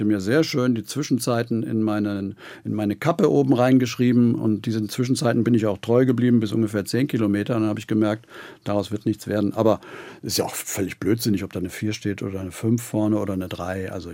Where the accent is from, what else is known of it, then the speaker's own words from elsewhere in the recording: Germany; In meiner alten Heimat an der Wesermündung, da hat das alles ein bisschen länger gedauert.